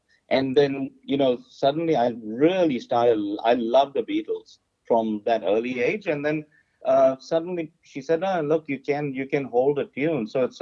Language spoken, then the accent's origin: English; Karachi, Sindh, Pakistan; moved away as an adult; now in Australia; I grew up in the city of Karachi, which is in Pakistan. Oh, really? Okay. Yeah. And I migrated to Australia when I was, I think, 27 in 1991.